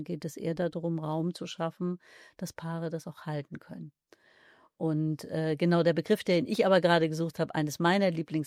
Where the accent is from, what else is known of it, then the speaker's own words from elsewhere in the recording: Northern Germany, Germany; Was mir als Norddeutsche hier und da auch mal ganz sehr entgegenkommt